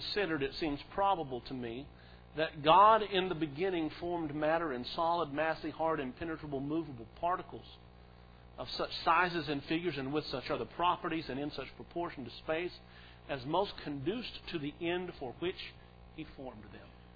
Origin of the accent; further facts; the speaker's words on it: Arkansas, United States; I'm from Arkansas.